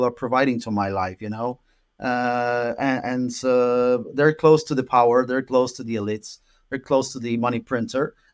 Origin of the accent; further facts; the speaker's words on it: Poland; I'm Polish myself originally, so I grew up in Poland.